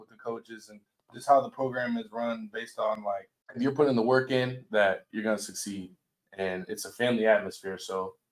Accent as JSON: {"language": "English", "town": "Woodbridge", "region": "Virginia", "country": "United States", "said": "I'm from Woodbridge, Virginia."}